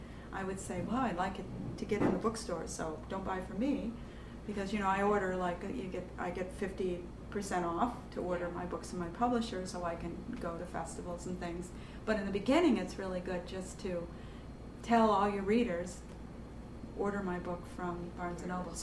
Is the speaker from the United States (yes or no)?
no; Ireland; Her being Scottish and me Irish, So far we're doing pretty good as friends.